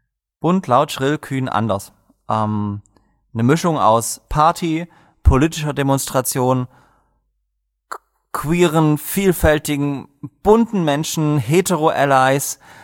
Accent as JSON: {"language": "German", "town": "Dresden", "region": "Saxony", "country": "Germany", "said": "Ich komme auch aus Dresden"}